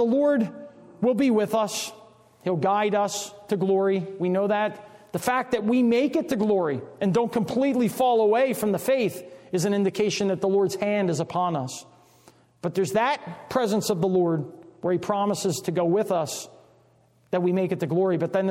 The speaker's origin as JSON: {"language": "English", "region": "the South", "country": "United States", "said": "I don't know what it's like here, but I come from the South."}